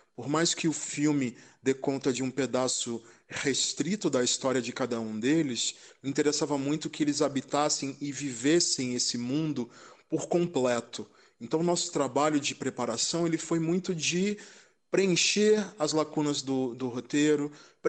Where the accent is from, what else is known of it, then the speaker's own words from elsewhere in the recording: Espírito Santo, Brazil; Especificamente lá no meu estado, no Espírito Santo